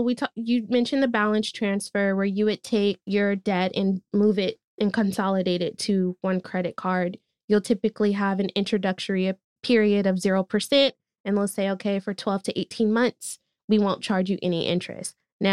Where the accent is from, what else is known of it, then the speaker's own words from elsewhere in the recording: Oakland, California, United States; I grew up in East Oakland. I wasn't taught financial education in school.